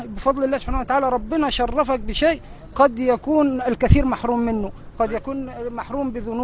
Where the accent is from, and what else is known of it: Beheira, Egypt